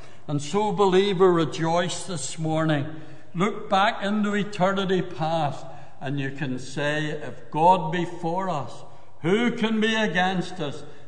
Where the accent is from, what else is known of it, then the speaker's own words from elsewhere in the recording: Belfast, Northern Ireland, United Kingdom; when I was a young fella growing up in Belfast, all the youngsters in those days